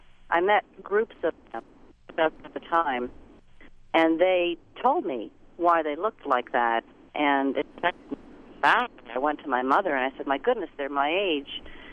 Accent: Ontario, Canada; Then when I was growing up in Ontario in my teens

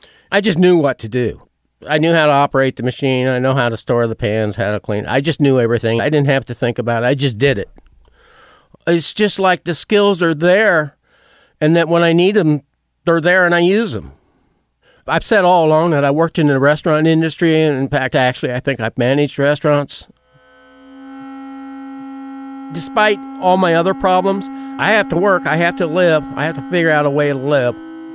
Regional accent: Indianapolis, Indiana, United States; I'm pretty well convinced that I was raised in Indianapolis and that I went to a Catholic school.

